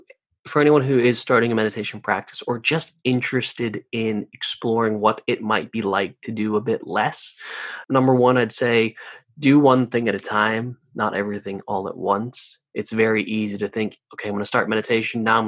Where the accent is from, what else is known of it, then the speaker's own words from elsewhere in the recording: Santa Monica, California, United States; Yeah, I grew up in Santa Monica, California, so a few blocks from the beach.